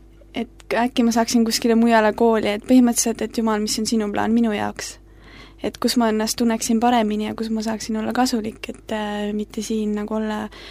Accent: Lääne-Viru County, Estonia; ma olen Rakverst 15 kilometri kaugusel

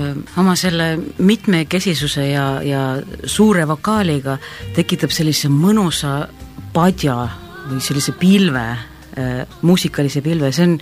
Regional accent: Jõelähtme, Harju County, Estonia; sest et minu kodukoht jääb Jõelähtme valda ja see ei ole väga kaugel sealt.

